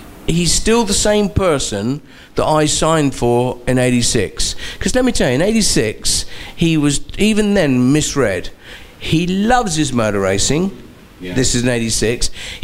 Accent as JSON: {"language": "English", "country": "United Kingdom", "said": "a threat, British, being in a British team"}